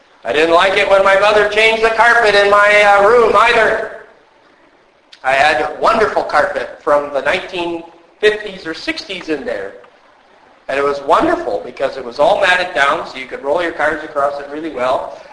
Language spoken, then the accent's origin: English; United States; I grew up in America, where we have true free market capitalism